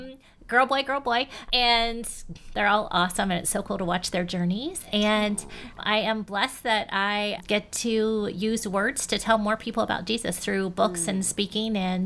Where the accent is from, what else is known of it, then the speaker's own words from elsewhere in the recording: Columbus, Ohio, United States; now in Oxford, United States; I grew up in Columbus, Ohio. I now live in Oxford, Ohio, which is a college town.